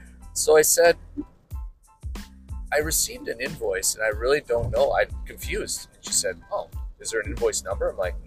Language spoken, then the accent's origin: English; Manitoba, Canada; it's a Manitoba telephone number, because I'm from Manitoba, so born and raised, never going back.